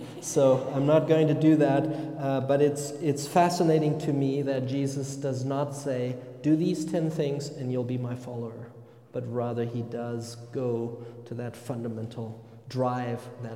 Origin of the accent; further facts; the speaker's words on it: Germany; now in United States; I come from Germany, which is a very private society.